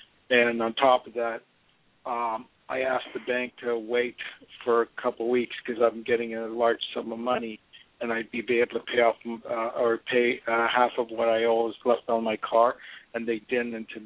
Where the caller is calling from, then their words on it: Los Angeles, California, United States; Los Angeles, California.